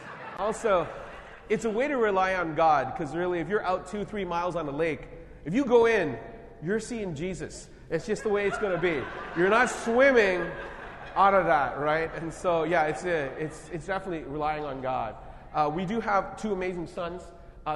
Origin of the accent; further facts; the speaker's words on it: Winnipeg, Manitoba, Canada; and we are from Winnipeg.